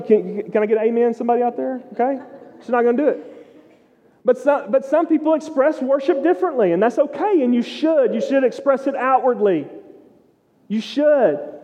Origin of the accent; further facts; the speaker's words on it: Texas, United States; I didn't have sheep growing up. I grew up in East Texas. We don't do sheep, okay? We do cows.